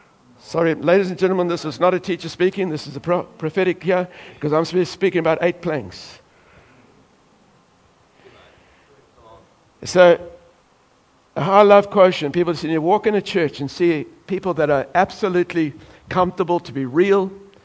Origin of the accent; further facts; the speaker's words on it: South Africa; now in Australia; When I grew up in South Africa, we had very little freedom, but we had lots of responsibility.